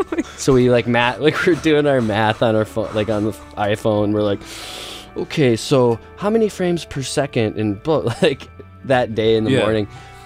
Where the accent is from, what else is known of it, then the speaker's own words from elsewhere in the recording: Duluth, Minnesota, United States; now in Minneapolis, United States; I'm from Duluth.